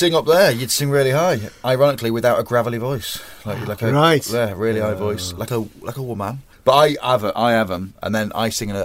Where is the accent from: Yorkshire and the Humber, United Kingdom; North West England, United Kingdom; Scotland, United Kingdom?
Yorkshire and the Humber, United Kingdom; Grimsby; I'm from Grimsby Town.